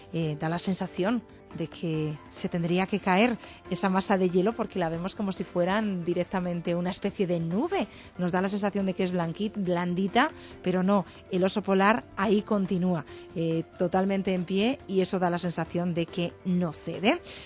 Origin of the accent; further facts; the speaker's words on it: Spain; ¿somos precavidos los españoles?